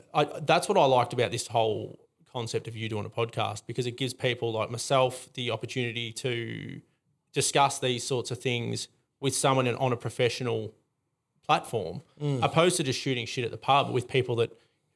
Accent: Drouin, Victoria, Australia; I'm here and I'm from Druin.

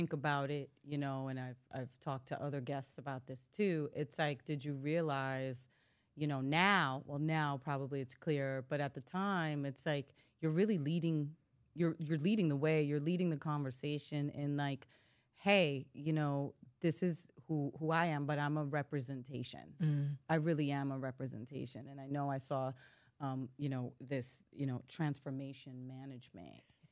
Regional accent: Dominican Republic; Yeah, where are you from? I'm Dominican.

